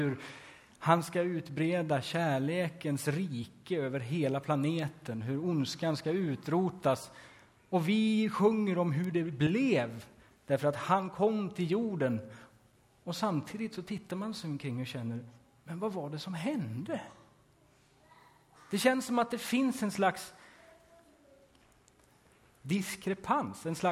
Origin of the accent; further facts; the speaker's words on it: Stryksele, Västerbotten County, Sweden; om det var min födelsedag eller om det var på julafton, hemma i Stryksele.